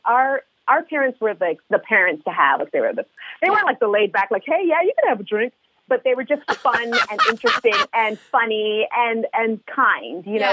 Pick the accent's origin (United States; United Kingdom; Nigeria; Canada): Canada; Montreal, Quebec; so we grew up in Montreal, Canada